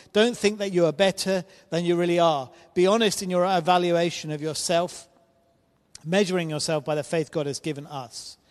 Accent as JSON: {"language": "English", "country": "United Kingdom", "said": "It seems really odd and strange to us as British people, but that's their culture."}